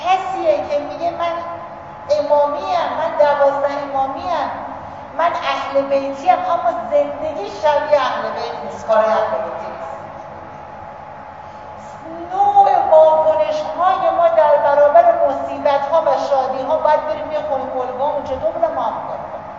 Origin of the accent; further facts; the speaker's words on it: Iran; born there; من در ایران اسلامی به دنیا آمدم و ضمناً در این خانواده اهل شیعه به دنیا آمدم